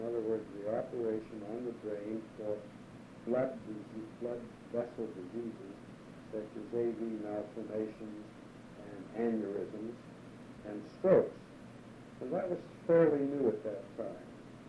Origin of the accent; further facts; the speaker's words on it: New York, United States; because as a New Yorker, most New Yorkers don't like any place else as well as they do in fact.